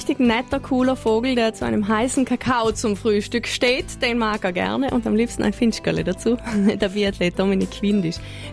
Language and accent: German; Trentino-Alto Adige, Italy; da können wir als Südtiroler ein Wort mitreden